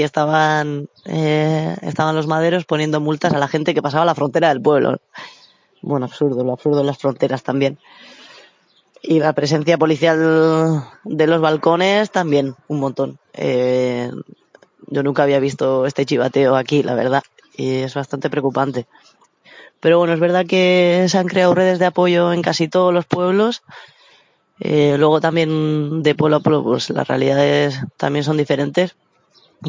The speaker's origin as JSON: {"language": "Spanish", "region": "Basque Country", "country": "Spain", "said": "yo soy de Euskal Herria, de un pueblo de Gipuzkoa"}